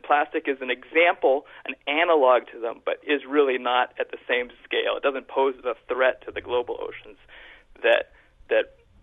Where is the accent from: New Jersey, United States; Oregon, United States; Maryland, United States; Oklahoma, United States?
Oregon, United States; Eugene; now in Seattle, United States; I am at the University of Washington, but I'm born and raised in Eugene, and I'm a Duck